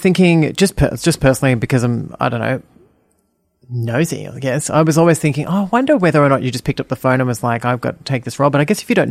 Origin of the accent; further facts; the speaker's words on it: Australia; Especially being an Australian, where there is very much a tall poppy syndrome